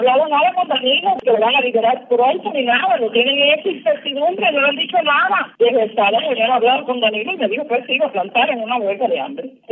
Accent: Cuba; hablando como madre, como cubana

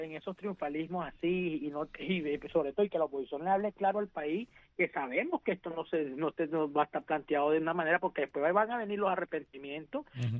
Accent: Barinas, Venezuela; yo que soy de Barinas también y que me conozco perfectamente el estado Barinas

